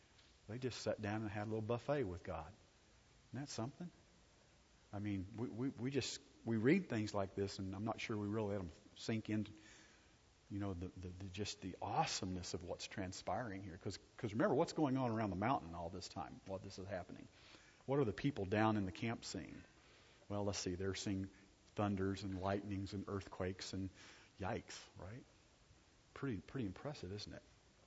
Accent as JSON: {"language": "English", "region": "Texas", "country": "United States", "said": "Well, I'm a Texan, so I can say what I want, right?"}